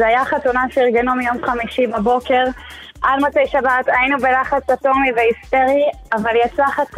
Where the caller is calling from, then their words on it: Jerusalem, Jerusalem District, Israel; אני מירושלים.